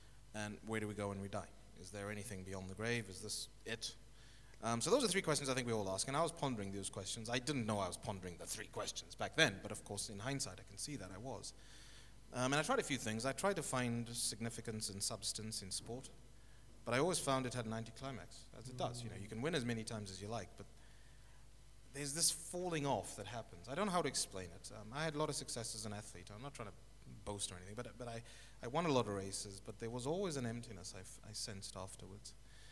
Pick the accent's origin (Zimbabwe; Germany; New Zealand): Zimbabwe; also born or lived in Zambia / Kenya; So I was born in Zambia, in Lusaka. And then we moved to Kenya, and then in 1980, just after independence, we moved to Zimbabwe.